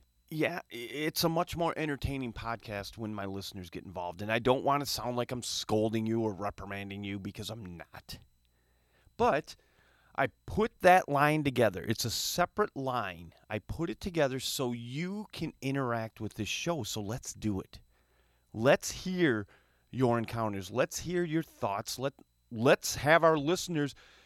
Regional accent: Flint, Michigan, United States; We are from Flint, Bishop Airport, Detroit Metro.

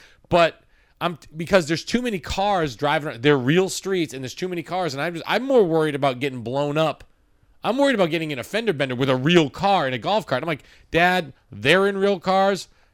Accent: New Hampshire, United States; he has not physically been back in the house I grew up in New Hampshire.

